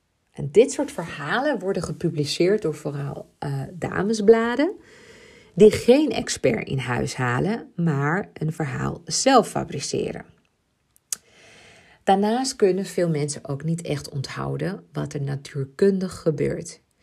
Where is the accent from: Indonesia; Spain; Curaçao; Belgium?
Spain; Ibiza, Balearic Islands; Ik ben opgegroeid op Ibiza. Ik ben daar zelfs geboren. Ik ben daar geboren en getogen. Mijn communie daar gedaan. Ik ben daar gedoopt.